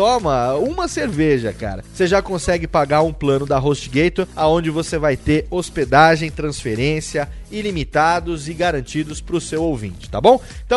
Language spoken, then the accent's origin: Portuguese; Pardinho, São Paulo, Brazil; Depois de 20 anos, eu estou voltando agora para minha terra natal